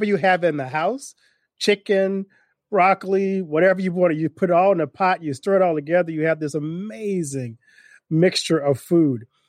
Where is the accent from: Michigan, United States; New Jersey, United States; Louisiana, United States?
Louisiana, United States; I grew up in Louisiana. It was a very diverse community of believers and cultures.